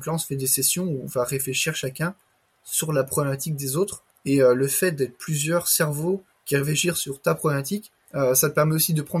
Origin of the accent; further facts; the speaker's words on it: Le Mans, Pays de la Loire, France; moi-même, je suis du Mans